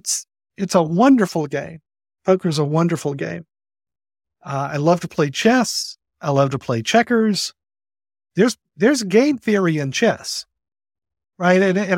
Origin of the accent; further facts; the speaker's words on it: Alabama, United States; I grew up in Alabama, outside of Birmingham. My family's been in North Alabama for a long, long time.